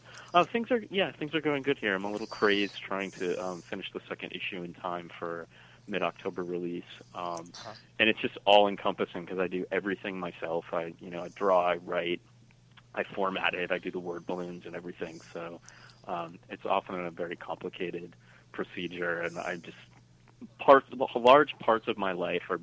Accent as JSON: {"language": "English", "region": "East Coast", "country": "United States", "said": "I'm from the East Coast originally, and of course that's like a way of life there."}